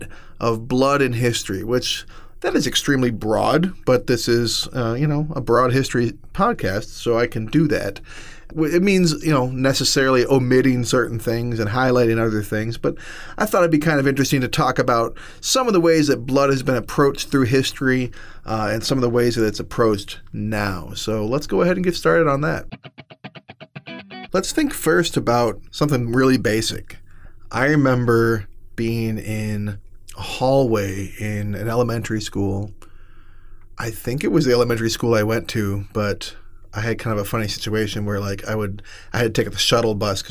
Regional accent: Midwest, United States; But I'm a Midwesterner, so it's like in my bones, we say hello to people.

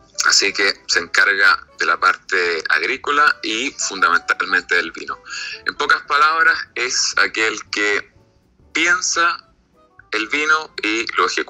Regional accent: Chile; Sí, soy chileno. Nacido y criado.

